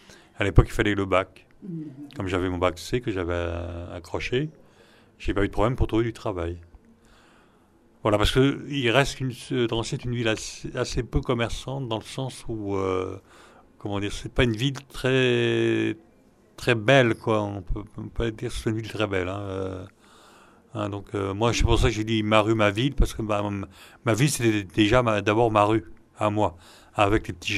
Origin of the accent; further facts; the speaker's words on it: Drancy, Île-de-France, France; je suis né à Drancy et j'ai vécu jusqu'à l'université, donc à Drancy, et puis après, j'ai changé de rue.